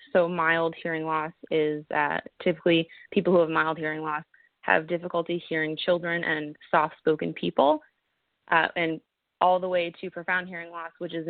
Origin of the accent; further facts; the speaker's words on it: New Brunswick, Canada; I'm originally from New Brunswick, so I'm here for a little bit.